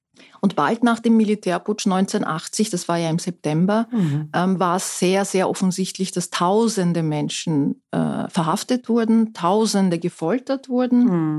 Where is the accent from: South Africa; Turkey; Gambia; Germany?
Turkey; Istanbul; moved away as an adult; also born or lived in Ankara; now in Innsbruck, Austria; Also wir zwei Kinder sind in Ankara auf die Welt gekommen. Aufgewachsen bin ich allerdings in Istanbul, wohin wir dann gezogen sind. Und mit 19 bin ich dann nach Österreich gekommen, allerdings nicht nach Wien, sondern nach Tirol, nach Innsbruck.